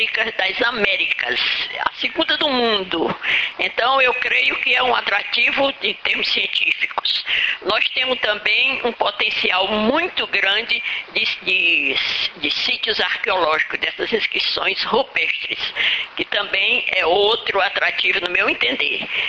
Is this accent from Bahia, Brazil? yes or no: no; Ceará, Brazil; eu sou do Ceará, uma região da região dos Inhamuns, interior de Ceará, uma região que dista mais de 300 quilômetros da capital